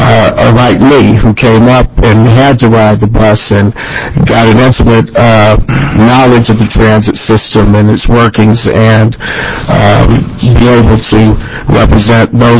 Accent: Cleveland, Ohio, United States; now in Oregon, United States; I grew up in Cleveland, Ohio. I've been a resident of Oregon for the last 21 years, but I grew up as a son of a single parent, and my mother's chief transportation source was the RTA in Cleveland.

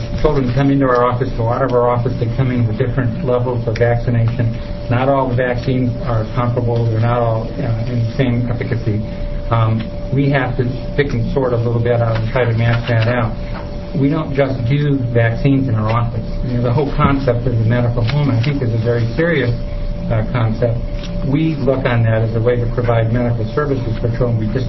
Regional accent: Salem, Oregon, United States; I'm a pediatrician from Salem, Oregon.

